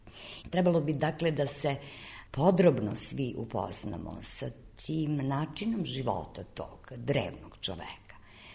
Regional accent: Serbia; mi kao narod, kao nacija, kao Srbi koji ovde na ovim prostorima žive posle toliko hiljada godina.

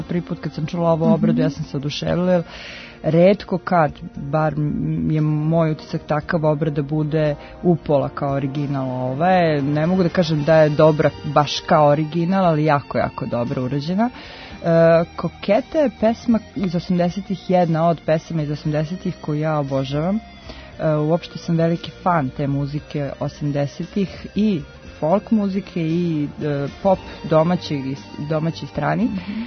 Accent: Skakavac, Federation of Bosnia and Herzegovina, Bosnia & Herzegovina; ja sam veliki deo detinjstva provela u Bosni, ovaj, jednom malom selu Skakavac pored Bosanskog Petrovca i ta Bosna mene poprično formirala kao dete

